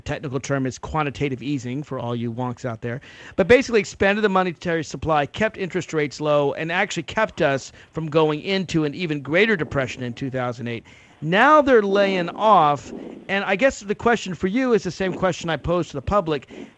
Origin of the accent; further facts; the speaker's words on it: United States; But I'm an American, and I'm an American first.